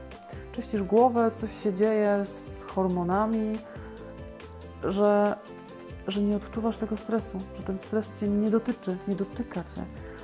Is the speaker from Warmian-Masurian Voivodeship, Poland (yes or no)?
no; Katowice, Silesian Voivodeship, Poland; Ja pochodzę z Katowic i moje kolarstwo w Katowicach zupełnie nie miało szansy się rozwinąć.